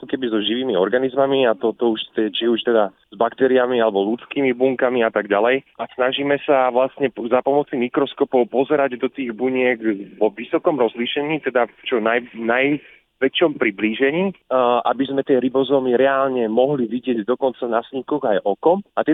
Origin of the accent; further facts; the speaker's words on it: Nové Zámky, Nitra Region, Slovakia; Pôvodom som samozrejme zo Slovenska, ale teda z juhu Slovenska, z Nových Zámkov.